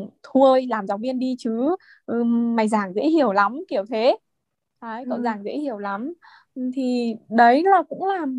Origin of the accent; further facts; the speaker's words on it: Vinh, Nghệ An, Vietnam; moved away as an adult; now in Hanoi, Vietnam; Mình đến từ Vinh, mình học với cả từ bé, mình lớn lên từ Vinh. Sau đấy là từ ra Hà Nội là để học đại học ấy, và ở cho đến tận bây giờ.